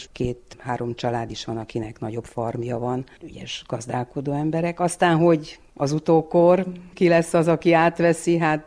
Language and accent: Hungarian; Nyárádmagyarós, Mureș County, Romania; Sose vágytam elmenni innen. Itt születtem én Nyárádmagyaroson, itt jártam 8. osztályig, utána középiskolába, Nyárádszeredába.